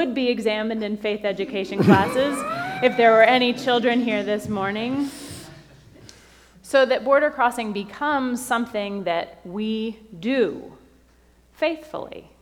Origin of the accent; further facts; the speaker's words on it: Connecticut, United States; moved away as an adult; So after 18 years in New England, I grew up in Connecticut, I chose a college in Tennessee.